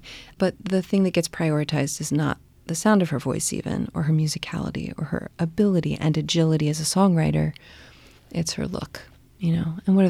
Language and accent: English; Atlanta, Georgia, United States; When I was growing up, I grew up in Atlanta, outside of Atlanta, Georgia, and I had family in Tennessee.